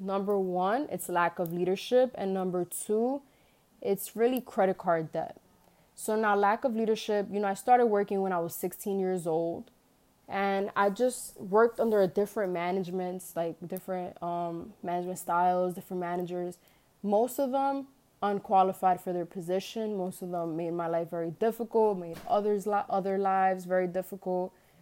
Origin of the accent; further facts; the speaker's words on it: New York City, New York, United States; But, I'm 21 years old. I was born and raised in the Bronx. That's in New York City, for those that may not know.